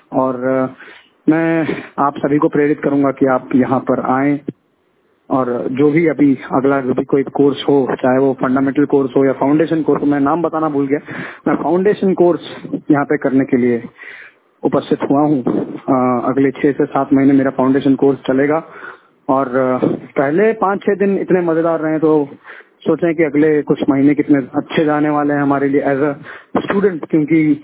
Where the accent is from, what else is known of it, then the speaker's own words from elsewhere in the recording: Maharashtra, India; मैं महाराष्ट्र से हूँ